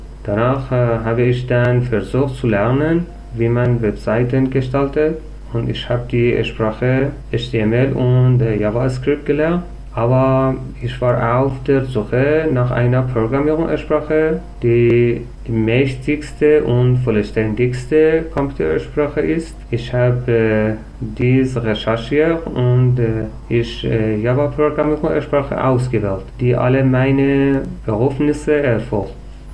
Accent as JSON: {"language": "German", "country": "Iran", "tie": "born or raised there", "first_language": "Persian", "second_language": "German", "said": "Meine Muttersprache ist Persisch. Ich kann auch Englisch und Deutsch sprechen. Ich wurde geboren und lebte in einem Dorf, fern von Stadt und Bildungszentren, in den Feldern von Weizen, Tomaten, Wassermelonen, Mais und Granatapfelgärten."}